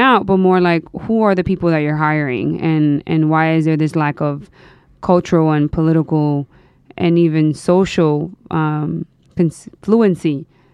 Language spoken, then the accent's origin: English; New York City, New York, United States; I grew up uptown, Washington Heights. Born and raised, New Yorker.